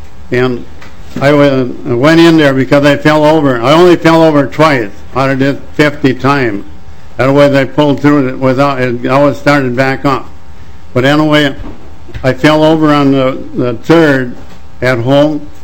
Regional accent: St. Cloud, Minnesota, United States; from St. Cloud area.

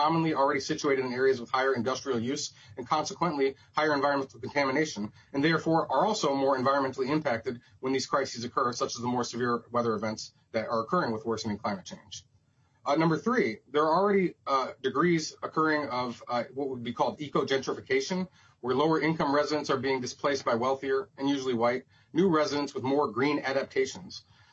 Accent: Minneapolis, Minnesota, United States; I'm African American. I grew up in North Minneapolis, and I'm currently a resident of Northeast Minneapolis near the Lowry Bridge.

